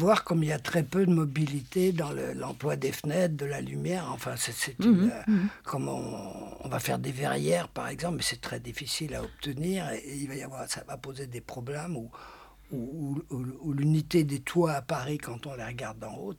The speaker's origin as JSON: {"language": "French", "country": "Belgium", "lives_now": "France", "said": "comme je suis étranger, oui. Je suis belge"}